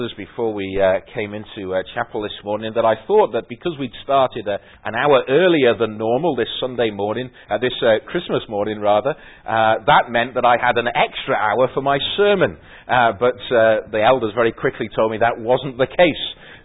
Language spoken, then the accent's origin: English; Wrexham, Wales, United Kingdom; were out near Wrexham, my hometown, and they were out in the fields with metal detectors searching for treasure.